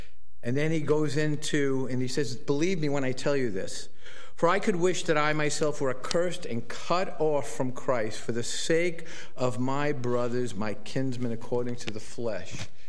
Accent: Brooklyn, New York, United States; accent: Brooklynese; And my Brooklynite or Brooklynese comes out. But I was born in Brooklyn. I was a Reformed Jew

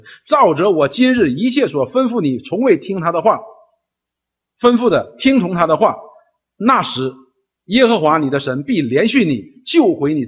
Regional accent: China; 我们中国人有一句话叫什么，犹抱琵琶半遮面

